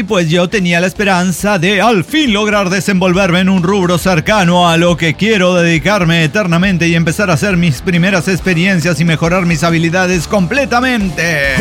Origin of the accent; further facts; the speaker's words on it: State of Mexico, Mexico; Pero yo soy del Estado de México.